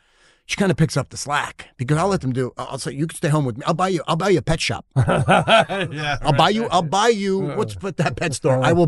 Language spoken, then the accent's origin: English; New York, United States; I'm also, you know, we're from New York.